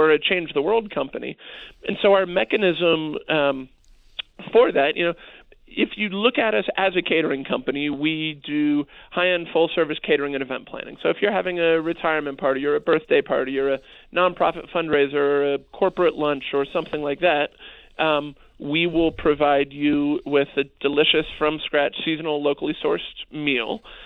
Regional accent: Pennsylvania, United States; I can't claim to do it in true New Yorker style, although I grew up in Pennsylvania.

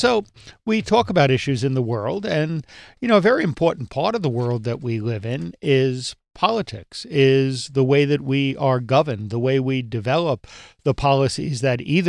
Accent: Yonkers, New York, United States; I grew up in Yonkers, and I think Senator Flynn back then was represented the district that I lived in.

